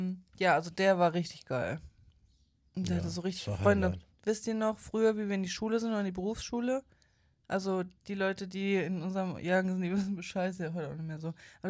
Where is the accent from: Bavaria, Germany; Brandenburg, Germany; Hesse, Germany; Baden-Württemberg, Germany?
Hesse, Germany; Erzhausen; Ja, aber Darmstadt ist eine Großstadt im Gegensatz zu Erzhausen hier. Jetzt wisst ihr, wo ich herkomme.